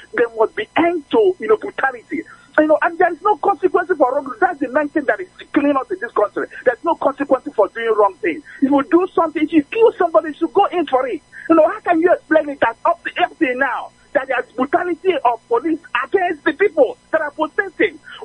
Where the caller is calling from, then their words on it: Enugu, Enugu State, Nigeria; I'm calling from Enugu.